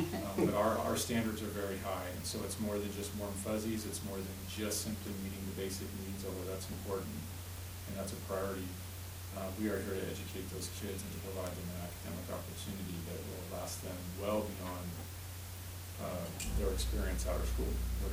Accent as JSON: {"language": "English", "town": "Glendale", "region": "Arizona", "country": "United States", "tie": "born or raised there", "said": "When I was younger, I was raised in Glendale and Sunny Slope, as I mentioned, but I spent extensive time in Sunny Slope as an adolescent."}